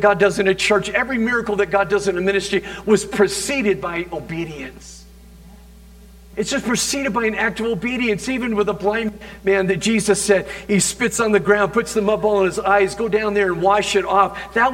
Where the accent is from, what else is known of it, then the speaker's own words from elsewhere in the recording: Williamson Valley, Arizona, United States; Growing up in Williamson Valley